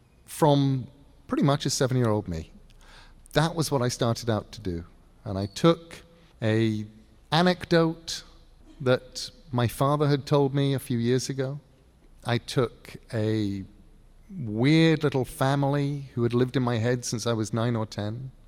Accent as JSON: {"language": "English", "region": "England", "country": "United Kingdom", "said": "I don't normally do feelings, because I'm English and male."}